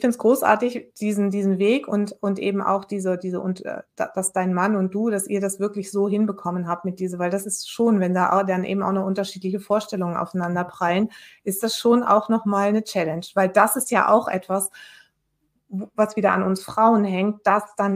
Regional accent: West Germany, Germany; ich bin aus dem Westen, im Westen groß geworden

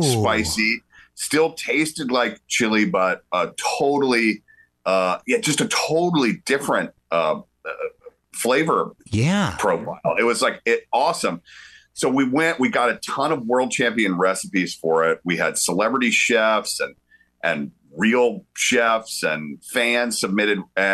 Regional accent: the South, United States; I mean, I'm from the South, right? So, like, grew up going to the University of Georgia.

